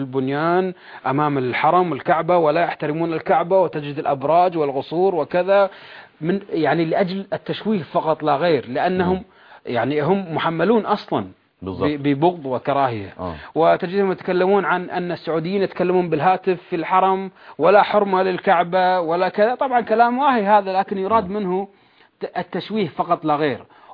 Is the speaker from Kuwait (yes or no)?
yes; Kuwait